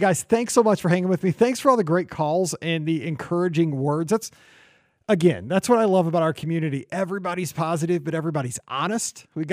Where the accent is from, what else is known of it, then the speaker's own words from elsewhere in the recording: Missouri, United States; the times I grew up here in Missouri.